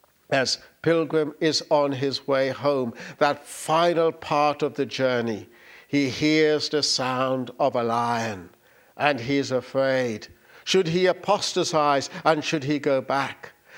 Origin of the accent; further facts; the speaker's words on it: Guyana; born there; I was born in Guyana, and we have a lot of water and an awful lot of rivers.